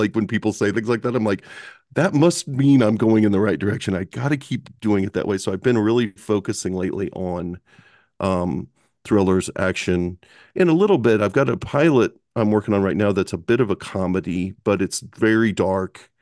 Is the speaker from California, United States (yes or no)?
no; Kansas City, Missouri, United States; Right, I'm from Kansas City.